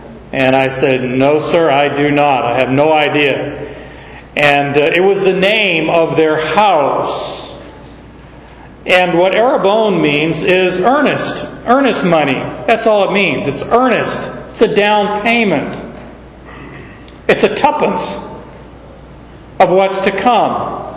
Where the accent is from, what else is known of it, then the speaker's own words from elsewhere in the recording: Arizona, United States; And I learned about monkey grass the hard way. I grew up in Arizona. We didn't do monkey grass.